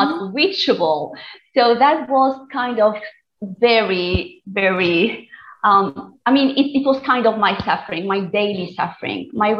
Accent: Tunisia; first language Tunisian Arabic; English is a second language; So my first language is my Tunisian dialect, which is kind of Arabic, Berber, and French. It's kind of a mixture.

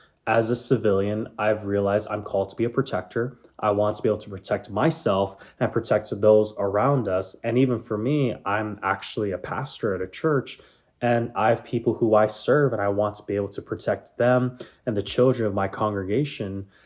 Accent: Hawaii, United States; So for me to give some background, I was born and raised in Hawaii.

